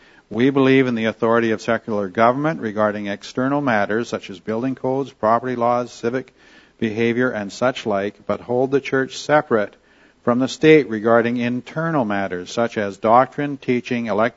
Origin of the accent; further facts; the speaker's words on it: Camrose, Alberta, Canada; the church that we grew up in Camrose, Alberta.